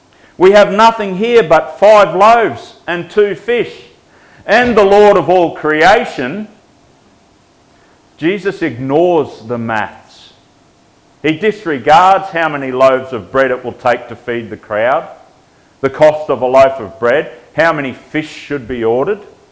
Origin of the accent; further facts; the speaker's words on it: Queensland, Australia; I'm a Queenslander, forgive me.